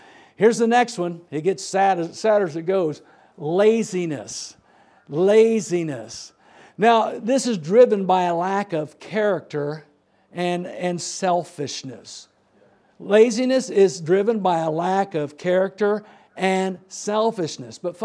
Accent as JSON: {"language": "English", "town": "Dunkirk", "region": "Indiana", "country": "United States", "tie": "born or raised there", "said": "North of there, about 20 minutes, is Dunkirk, Indiana. That's where I grew up."}